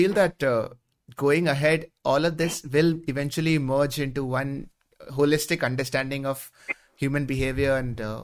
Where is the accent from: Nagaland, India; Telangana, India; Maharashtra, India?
Maharashtra, India; Mumbai; I'm from Mumbai.